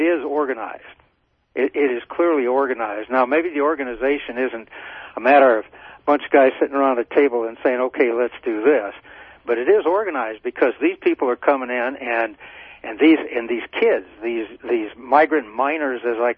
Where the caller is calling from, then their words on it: New Braunfels, Texas, United States; I'm calling from Texas Hill Country, New Braunfels.